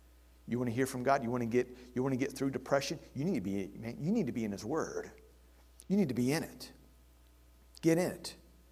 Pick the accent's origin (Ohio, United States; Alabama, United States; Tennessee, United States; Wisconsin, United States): Ohio, United States; Cincinnati; As many of you know, I grew up in Cincinnati. I grew up in the Midwest. There's different seasons there.